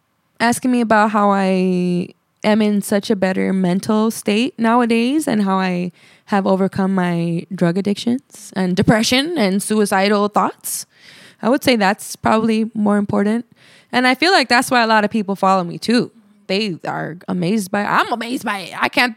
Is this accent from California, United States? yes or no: yes; Los Angeles, California, United States; This is all indie and born and raised in Northeast Los Angeles.